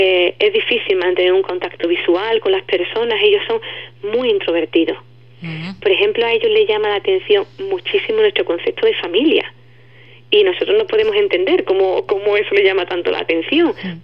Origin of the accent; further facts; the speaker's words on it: Spain; yo soy muy española y a mí me cuesta mucho, echo de menos la forma de vida. Me acuerdo muchísimo de mi pueblo, en el que las montañas me parecen enormes cuando voy, porque aquí no hay nada de montaña